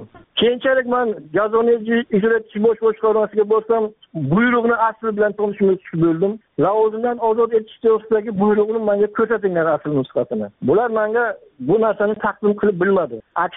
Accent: Bukhara Region, Uzbekistan; 1969-yil 26-yanvarda tug'ilganman. Oilalikman. Buxoro viloyati Qo'qon tumanidan. Geofiziklar mahalla fuqarolar yig'ini Sharq ko'chasi 28-uyda.

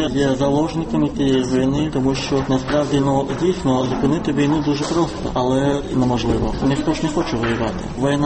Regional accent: Simferopol, Crimea, Ukraine; Я народився і прожив у Криму, в Сімферополі 29.

